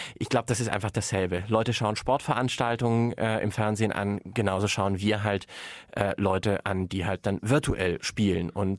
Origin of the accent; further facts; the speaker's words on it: Baden-Württemberg, Germany; Als Schwabe habe ich als Kind schon gespart.